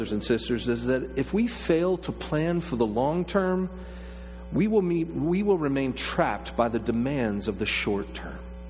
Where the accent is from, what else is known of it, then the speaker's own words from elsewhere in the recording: Orlando, Florida, United States; I promise you, I grew up in Orlando.